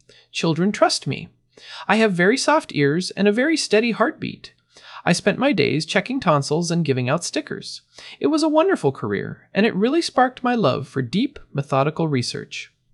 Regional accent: Storrs, Connecticut, United States; born there; I am a New England donkey at heart. I was born in Storrs, Connecticut.

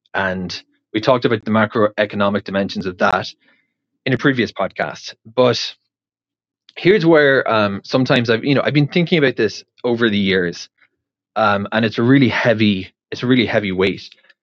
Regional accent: Cork, Munster, Ireland; now in Israel; So I grew up in Ireland, in Cork, for those wondering where I'm from originally. And we had a family home, like a detached house that we lived in.

